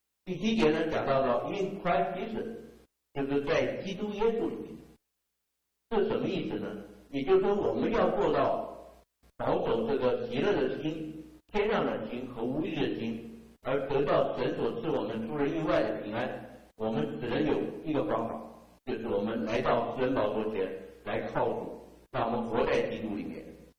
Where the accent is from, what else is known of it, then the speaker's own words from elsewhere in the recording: China; 我们中国人见面讲什么？吃过饭了没有？